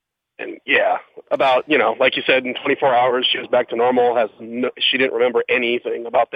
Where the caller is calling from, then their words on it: California, United States; Hey, Brian, it's … from Orange County.